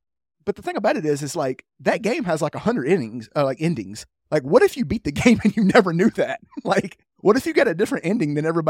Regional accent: Starkville, Mississippi, United States; I'm from Starkville, Mississippi.

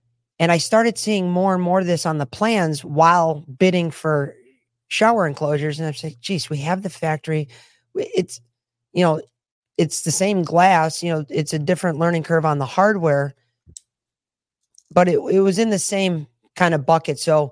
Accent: Massachusetts, United States; now in Southwest Florida, United States; Originally from Western Massachusetts, the former Tom Brady country up in New England.

